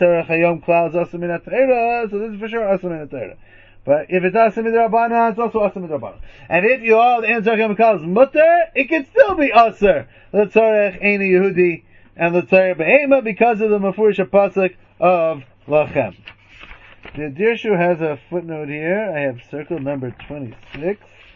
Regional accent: United States; But I'm American. What do I know?

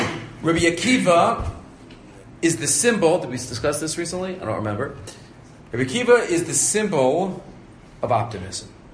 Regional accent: New York, United States; that was Lag BaOmer, growing up in New York.

